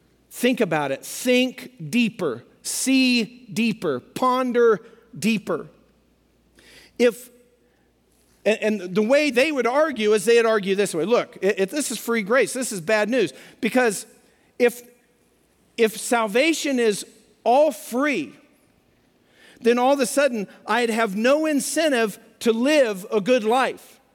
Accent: Pueblo, Colorado, United States; Pueblo, Colorado, home of the heroes. 4 Medal of Honor winners from one town. Nowhere else in America. My hometown.

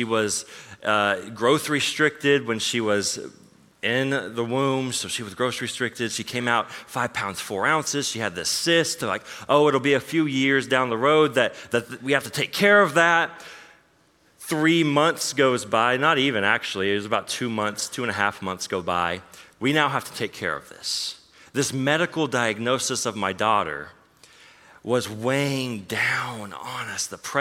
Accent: Oklahoma, United States; moved away; also born or lived in Florida; I am originally from Oklahoma, moved to Florida, crazily now, my wife and I, and Athalia, our daughter, has now moved to Ohio, straight from Florida.

